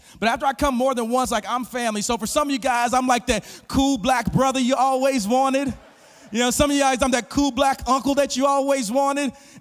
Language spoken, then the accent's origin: English; Oklahoma City, Oklahoma, United States; But again, I'm from Oklahoma City.